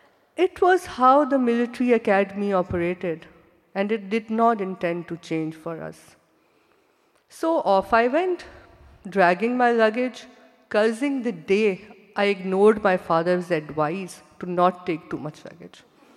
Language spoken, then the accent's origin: English; Pakistan; English is a second language; When I was growing up in Pakistan, women only became teachers or doctors and then went on to get married.